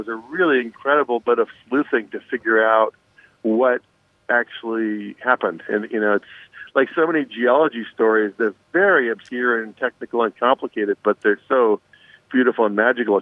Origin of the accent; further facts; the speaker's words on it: Seattle, Washington, United States; But I'm from Seattle, and Ray's lived in Alaska for a long time